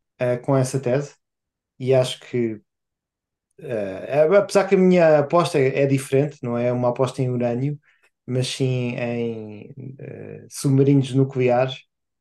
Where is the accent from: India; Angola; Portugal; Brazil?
Portugal; especialmente sendo portugueses, estando no fim da Europa